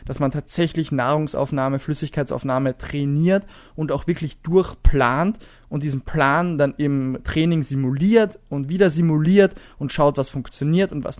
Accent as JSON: {"language": "German", "country": "Austria", "said": "wenn ich als Österreicher zu einem amerikanischen Rennen fahre"}